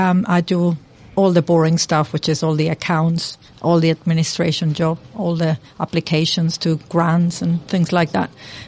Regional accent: Spain; now in Masterton, New Zealand; I came to Masterton from Spain and I didn't have any jobs, really.

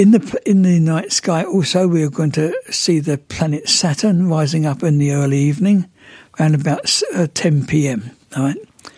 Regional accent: England, United Kingdom; moved away; I remember when I was a kid, I come from England originally, and in the winter it was always fire

